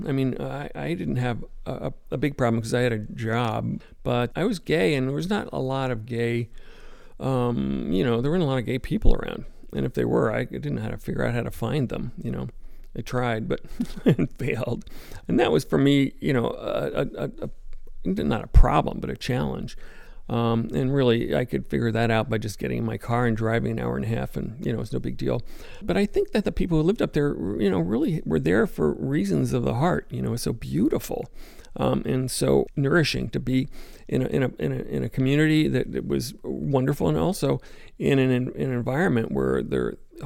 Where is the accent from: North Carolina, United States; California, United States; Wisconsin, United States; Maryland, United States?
California, United States; Berkeley; You know, I was kind of a newcomer, and I was from Berkeley, and I had long hair and a beard.